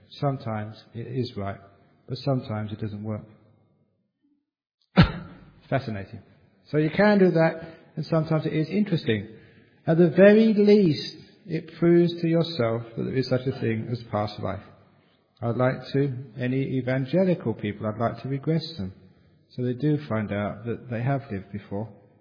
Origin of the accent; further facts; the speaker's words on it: England, United Kingdom; And I was brought up in England and I travelled in Scotland extensively.